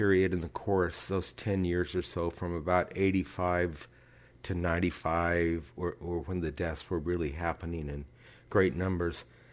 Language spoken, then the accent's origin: English; Klamath Falls, Oregon, United States; Klamath Falls, Oregon.